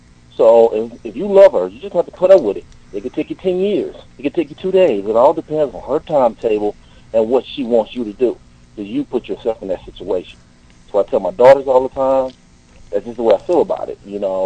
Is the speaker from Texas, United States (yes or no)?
yes; Dallas, Texas, United States; Oh. Oh, yeah, I'm from Dallas.